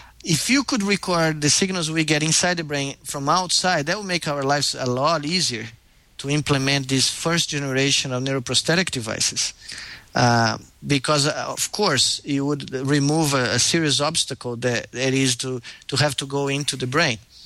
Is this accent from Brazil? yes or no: yes; Brazil; born there; English is a second language; I was born in Brazil, and we are from the tropics, and there's a lot of light there.